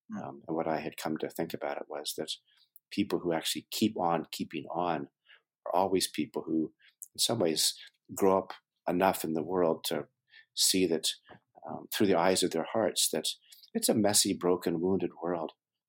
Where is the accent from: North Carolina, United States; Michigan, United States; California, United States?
California, United States; also born or lived in Colorado; I was born in Colorado, in the mountains of Colorado, and grew up in California, and thought that the West was the world for the first 20 years of my life.